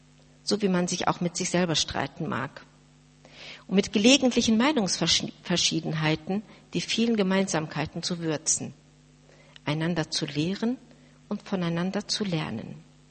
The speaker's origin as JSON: {"language": "German", "country": "Turkey", "said": "Ich bin ja Türkin von Hause aus"}